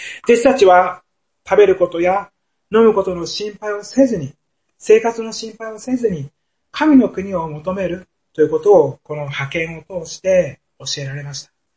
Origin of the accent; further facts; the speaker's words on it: Niigata, Japan; 新潟、自分の地元の新潟の進学校ならなんとか